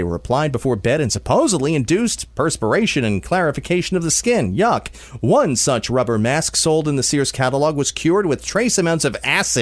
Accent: United States; I'm very average and I'm very American.

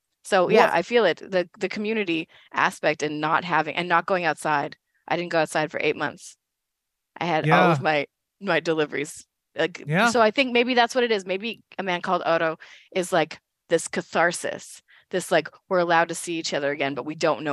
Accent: Manitoba, Canada; now in Almonte, Canada; I'm from Northern Manitoba, but Almont, Ontario is one of the most magical places in the world.

